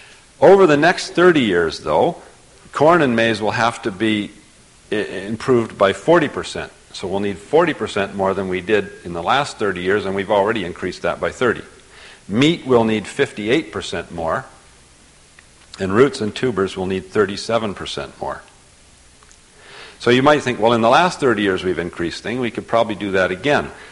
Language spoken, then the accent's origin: English; Canada; Here I am from Canada, we're metric.